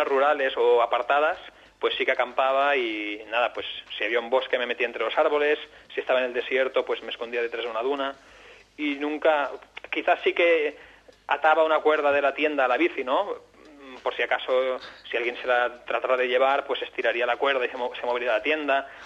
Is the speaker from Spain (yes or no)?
yes; Barcelona, Catalonia, Spain; yo que soy de Barcelona